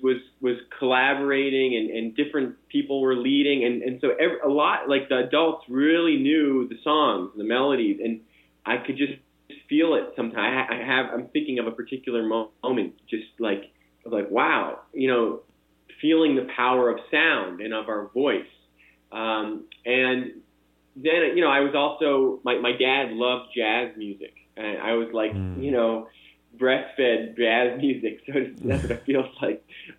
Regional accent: Boston, Massachusetts, United States; I grew up in the Boston area and in a Jewish household, and we celebrated the Friday night Sabbath

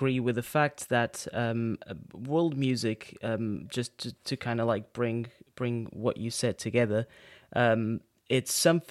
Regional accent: Porto, Norte, Portugal; I grew up in Portugal, in the north of Portugal, in Porto

